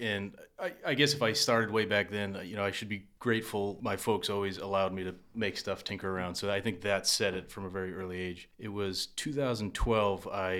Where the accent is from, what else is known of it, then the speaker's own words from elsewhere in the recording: Lowell, Massachusetts, United States; From Lowell.